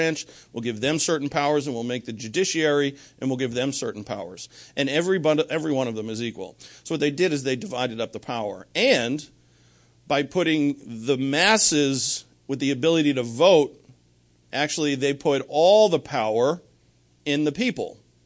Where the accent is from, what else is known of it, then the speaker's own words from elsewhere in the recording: United States; And it makes me very proud as an American to know that.